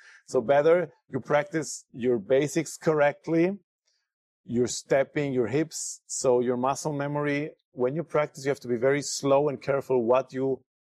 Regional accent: Ecuador; also born or lived in Germany; I was born in Germany, but I grew up in Ecuador

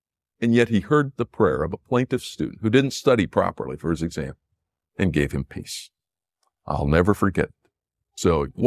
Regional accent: Rockford, Illinois, United States; moved away as an adult; My dad drove me out from Rockford, Illinois, which is my hometown, and it took us 1,000 miles of driving to get to MIT.

